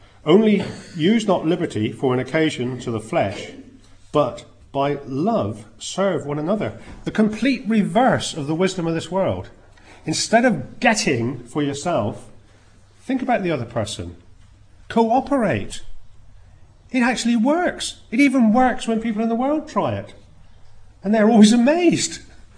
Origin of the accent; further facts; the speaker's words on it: South West England, United Kingdom; I'm Cornish. It's part of my history. It's part of me, which I have to get rid of.